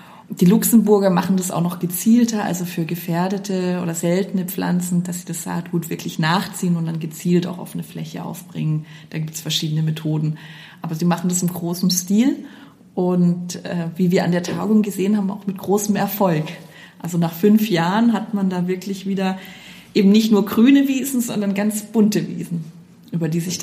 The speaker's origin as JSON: {"language": "German", "country": "Switzerland", "said": "Es geht darum, dass wir wirksam schaffen, die Biodiversität bei uns in der Schweiz zu sichern."}